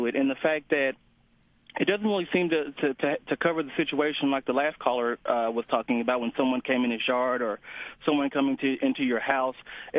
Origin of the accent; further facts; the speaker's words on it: the South, United States; When you tell someone, I'm from the South